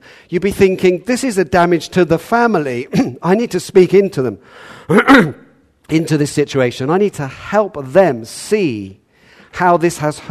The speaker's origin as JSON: {"language": "English", "country": "United Kingdom", "said": "Because of my upbringing, because I'm British, because it doesn't happen very often"}